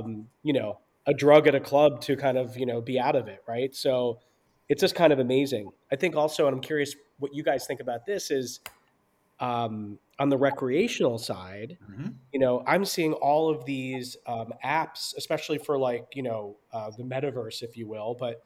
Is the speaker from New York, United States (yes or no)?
yes; New York City, New York, United States; I grew up in New York City